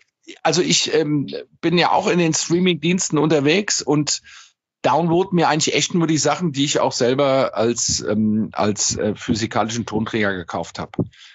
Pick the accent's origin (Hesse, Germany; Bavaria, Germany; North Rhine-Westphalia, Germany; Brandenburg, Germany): Hesse, Germany; würden wir auf Hessisch sagen